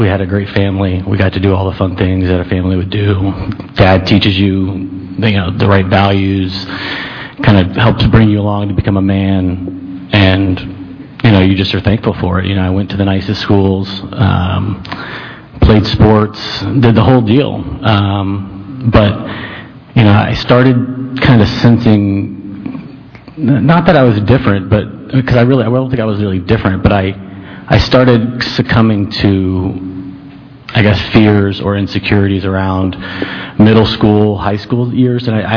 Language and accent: English; Tampa, Florida, United States; I grew up in Tampa, South Tampa.